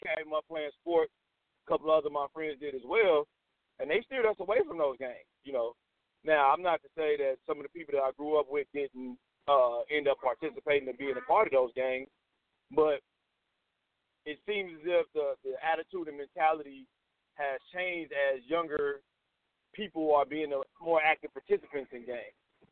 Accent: Gary, Indiana, United States; When I was a kid, and I grew up in Gary, Indiana, so gang culture was prevalent.

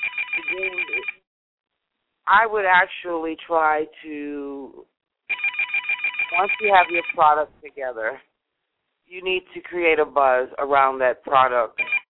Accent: New York City, New York, United States; And being a New Yorker, I know we take it for granted because most people in New York City don't even see the sky.

